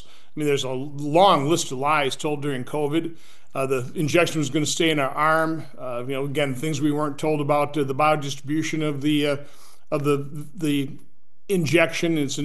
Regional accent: Oshkosh, Wisconsin, United States; now in Washington, D.C., United States; I'm an accountant from Oshkosh, Wisconsin, came here and never ran for office.

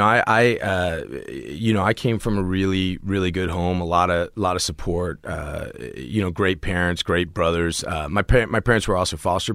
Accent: Washington, District of Columbia, United States; I grew up in D.C., in Washington, D.C. Do you know D.C.?

